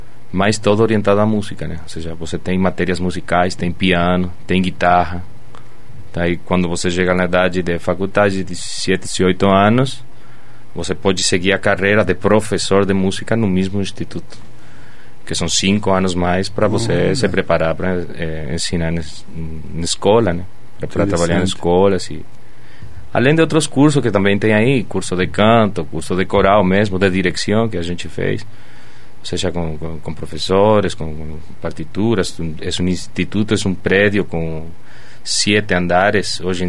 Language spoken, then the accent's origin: Portuguese; Goya, Corrientes, Argentina; Portuguese is a second language; moved away as an adult; Eu sou nascido em Corrientes, daí eu morei até os 18 anos em Goya, que é a segunda cidade do estado, né?